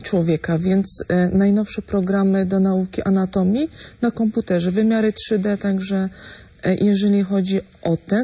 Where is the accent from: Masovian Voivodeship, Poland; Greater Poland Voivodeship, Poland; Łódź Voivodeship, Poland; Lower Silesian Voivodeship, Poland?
Lower Silesian Voivodeship, Poland; Dorzecze; Z Dorzecza. Taka malutka miejscowość niedaleko Głogowa.